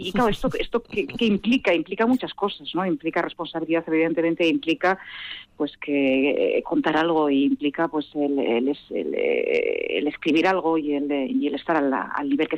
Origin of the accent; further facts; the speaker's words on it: Guevara, Basque Country, Spain; soy, por ejemplo, también presidenta de la Junta Administrativa de mi pueblo, de Guevara